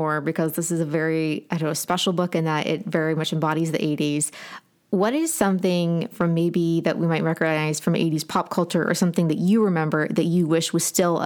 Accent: Appalachia, United States; I really love regional literature. I'm from Appalachia.

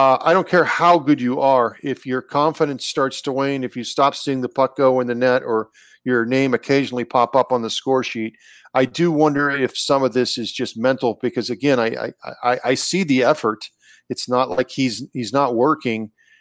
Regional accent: Warren, Ohio, United States; I loved listening to him on the radio growing up in Warren, Ohio.

